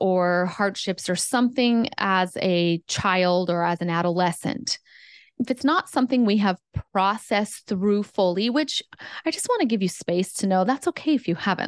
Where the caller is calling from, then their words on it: Hawaii, United States; I'm joining you from Hawaii.